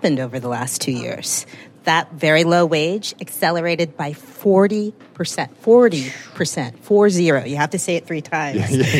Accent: Richmond, Indiana, United States; I grew up in Richmond, Indiana, which is part of the Rust Belt.

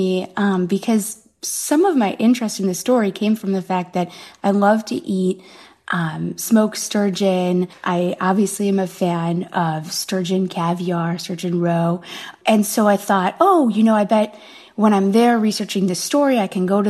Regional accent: Midwest, United States; I grew up in the Midwest

